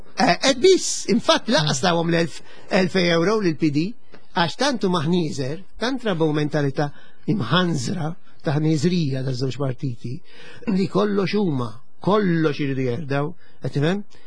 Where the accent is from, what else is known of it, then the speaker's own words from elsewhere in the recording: Sliema, Central Region, Malta; jien minn ta' Sliema, Slimis.